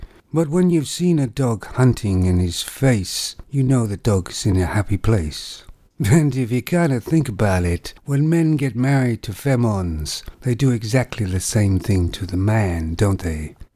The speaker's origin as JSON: {"language": "English", "country": "Canada", "said": "I'm from Canada"}